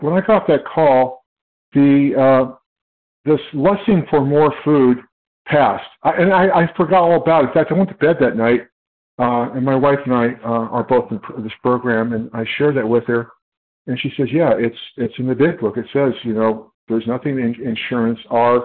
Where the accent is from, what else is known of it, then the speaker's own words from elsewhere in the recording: California, United States; I'm from California.